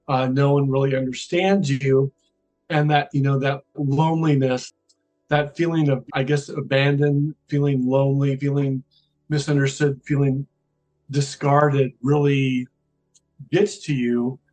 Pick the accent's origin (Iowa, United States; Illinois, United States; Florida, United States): Iowa, United States; Iowa City; As a child, I was a latchkey kid from Iowa. I grew up in Iowa City, Iowa